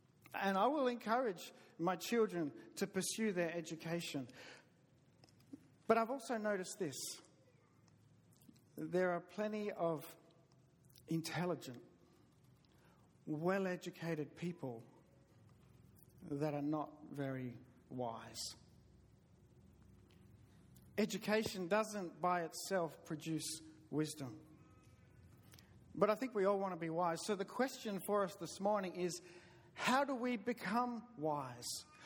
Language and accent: English; the South, United States; accent: southern; And you're not going crazy. I talk funny. It's my southern accent.